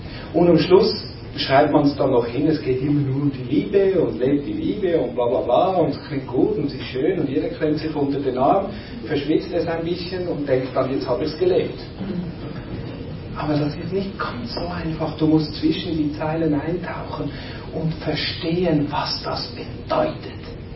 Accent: Switzerland; German is a second language; Och, ich rede in einer Fremdsprache, nicht vergessen. Ich bin ja Schweizer.

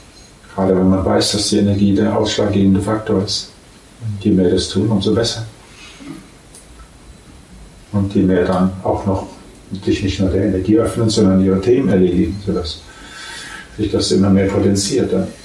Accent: Germany; Ich habe mich, wenn ich im Ausland war, nicht getraut, zu sagen, ich bin ein Deutscher.

